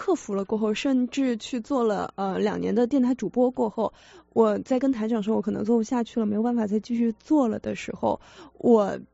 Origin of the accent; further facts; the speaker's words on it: Sichuan, China; 然后我是四川人，所以说我这个平翘舌音老部分